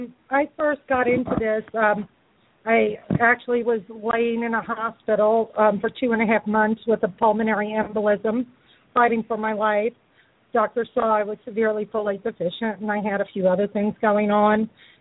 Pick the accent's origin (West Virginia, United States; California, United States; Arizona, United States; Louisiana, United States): Louisiana, United States; New Orleans; And I went to a geneticist in my hometown, New Orleans